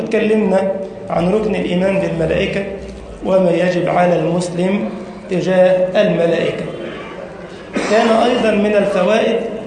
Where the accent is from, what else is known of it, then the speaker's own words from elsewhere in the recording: Egypt; اللهم انشر أمنك وأمانك في بلدنا مصر وسائر بلاد المسلمين.